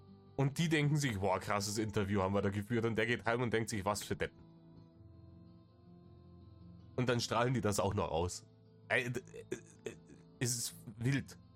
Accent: Bavaria, Germany; aber bei uns in Bayern ist bombastisches Wetter angesagt für dieses Wochenende.

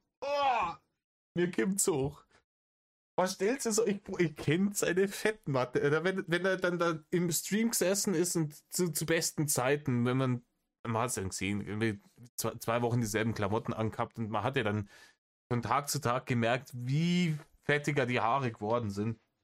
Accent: Bavaria, Germany; Wie man bei uns in Bayern sagt. In Bayern, wir gehen wild mit den Verneinungen.

